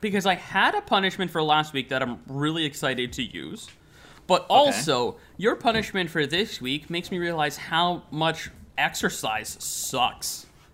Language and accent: English; Canada; We're Canadian.